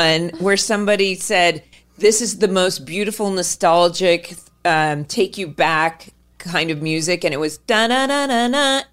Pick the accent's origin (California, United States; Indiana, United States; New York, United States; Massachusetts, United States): California, United States; Orange County; I know for all the listeners who think it's funny how many times I say that I'm from Orange County, I didn't even know what a matzo ball soup was when I moved to Hollywood in 1988.